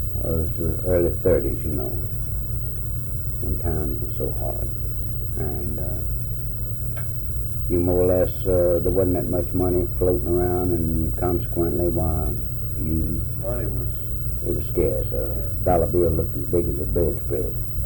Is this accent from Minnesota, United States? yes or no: no; Pascagoula, Mississippi, United States; born there; I was born in Pascagoula.